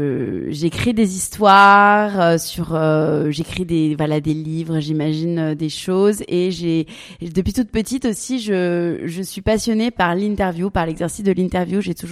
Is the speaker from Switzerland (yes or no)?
no; Paris, Île-de-France, France; now in Dubai, United Arab Emirates; je suis parisienne d'origine et expatriée pour la 3e fois. En ce moment, je vis à Dubaï.